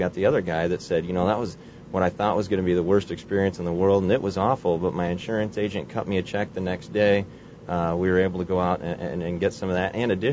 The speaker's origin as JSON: {"language": "English", "town": "Cedar Rapids", "region": "Iowa", "country": "United States", "said": "Cedar Rapids."}